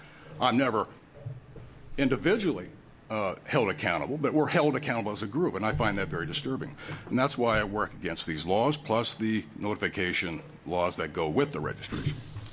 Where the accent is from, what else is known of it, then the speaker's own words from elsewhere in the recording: Oregon, United States; I've also been a political activist working around the country, but mostly here in Oregon. This is my home state